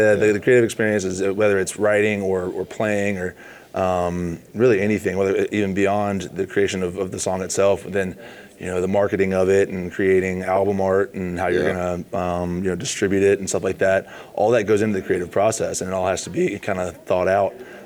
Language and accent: English; Columbia, South Carolina, United States; Growing up, I grew up right outside of Five Points here in Columbia, and the scene down there, obviously growing up in the 90s